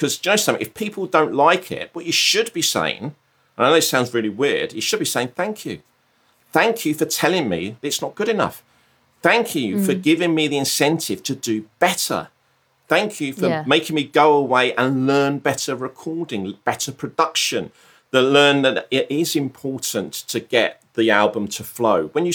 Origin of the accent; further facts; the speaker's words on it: Brighton, South East England, United Kingdom; And we always used to joke, and I'm from Brighton, and down south, good old Southern. I lived in Brighton.